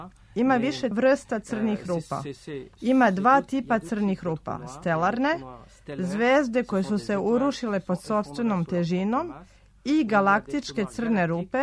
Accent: Dijon, Bourgogne-Franche-Comté, France; born there; Serbian is a second language; Rođen sam u Dijonu, u Burgundiji. Imam 49 godina, moj otac je Francuz, a majka Dankinja. Poreklo moje familije sa francuske strane je vrlo frankofono, a baka sa očeve strane je sa Korzike.

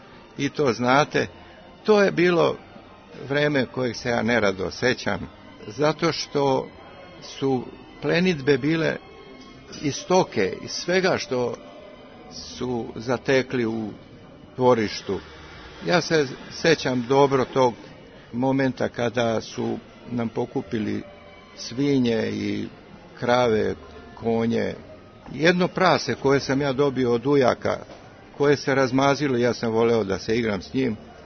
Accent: Gornja Vranjska, Central Serbia, Serbia; also born or lived in Šabac / Belgrade; Moji roditelji su zemljoradnici. Ja sam rođen u Gornjem Vranjskoj kod Šapca. U Šapcu sam završio gimnaziju, studirao sam u Beogradu, tako da sam ceo život proveo na relaciji Beograd i Šabac. Ja sam danas Beograđanin sa Đorđola, a živim u Vranjskoj.

